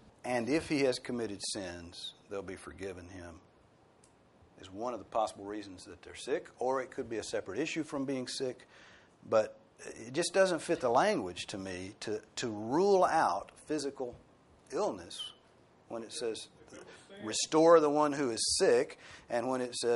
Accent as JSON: {"language": "English", "region": "the South", "country": "United States", "accent": "Southern", "said": "I speak Southern every week, but it's my native tongue, so that doesn't count."}